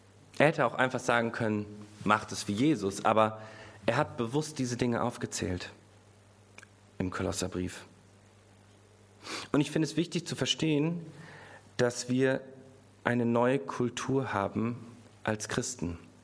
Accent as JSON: {"language": "German", "region": "Bavaria", "country": "Germany", "tie": "born or raised there", "said": "Weil ich bin in Bayern aufgewachsen."}